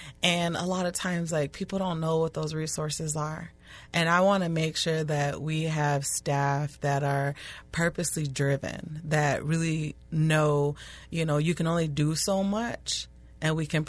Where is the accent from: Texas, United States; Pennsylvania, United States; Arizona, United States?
Arizona, United States; now in Minnesota, United States; So, like, I'm from Arizona, and it's a big extreme from Arizona